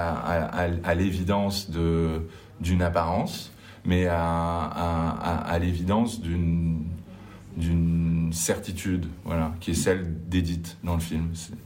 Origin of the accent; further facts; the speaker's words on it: France; comme on dit chez nous en France